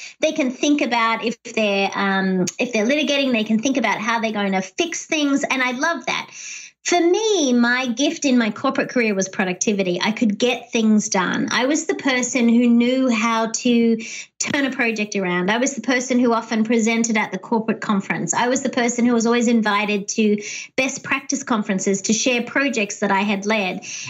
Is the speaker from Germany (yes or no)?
no; Australia; now in United States; being Australian, but also a local perspective. I became a US citizen, and that's really important to me.